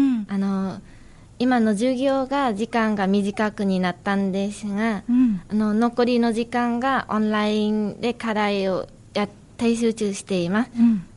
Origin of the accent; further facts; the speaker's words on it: Vietnam; Japanese is a second language; 出身がベトナムです。